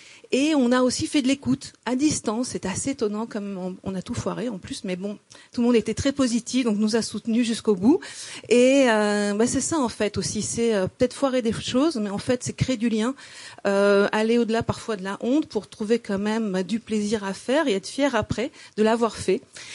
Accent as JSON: {"language": "French", "country": "France", "said": "Je viens de France et depuis 12 ans, en fait, je viens régulièrement à l'Estime"}